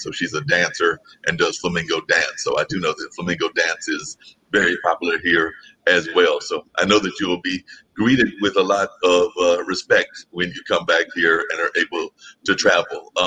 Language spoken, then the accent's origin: English; United States; I'm actually from the United States and have never visited the Hoover Dam as of yet